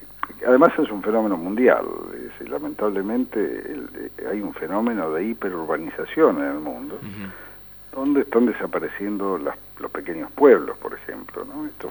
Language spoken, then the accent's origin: Spanish; Argentina; Convivimos como argentinos.